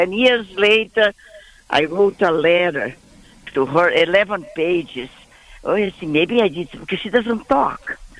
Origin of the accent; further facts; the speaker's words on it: Brazil; To give you some idea, we are from Brazil, right?